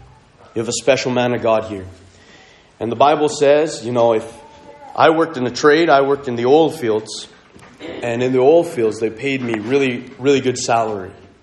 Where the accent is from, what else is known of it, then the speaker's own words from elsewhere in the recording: Montreal, Quebec, Canada; I'm a Filipino background, grew up in French Canada, Montreal, Quebec, Canada. I do speak French.